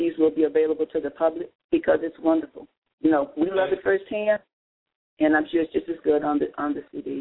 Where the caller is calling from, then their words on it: Houston, Texas, United States; in Houston, Texas.